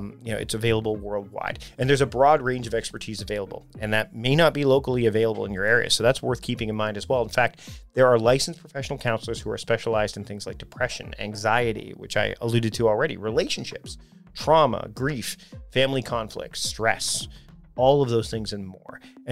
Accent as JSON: {"language": "English", "country": "Canada", "said": "I guess I gravitated towards that because I'm Canadian and, you know, Canada's got both French and English speaking people."}